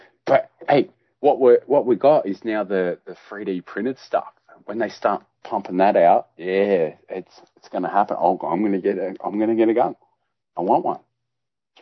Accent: Melbourne, Victoria, Australia; I'm Aussie, bro. I'm Melbourne.

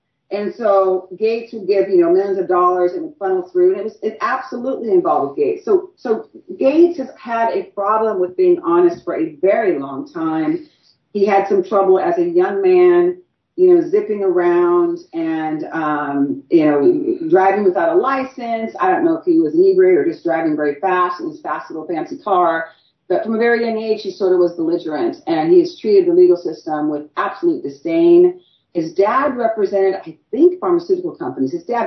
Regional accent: Gig Harbor, Washington, United States; I'm from Gig Harbor.

